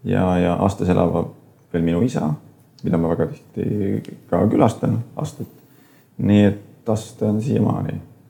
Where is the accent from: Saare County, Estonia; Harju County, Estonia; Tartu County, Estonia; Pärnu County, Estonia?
Saare County, Estonia; ma võib-olla olen ainuke saarlane, kes ei oska ujuda korralikult.